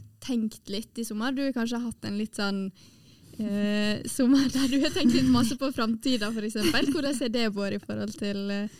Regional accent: Western Norway, Norway; det var så flaut å komme som vestlending og ikke skjønne fergesystemet. For ferge er jo vestlending.

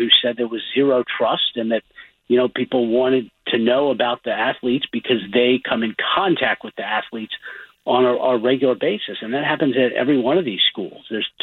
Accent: Washington, D.C. area, United States; I grew up in the Washington, D.C. suburbs

